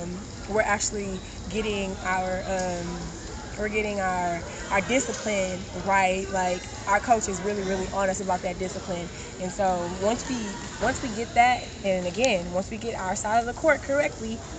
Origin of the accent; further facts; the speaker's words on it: Houston, Texas, United States; I'm ready to go to Texas, number one, because I'm from Texas. You know, Houston, Texas is my hometown.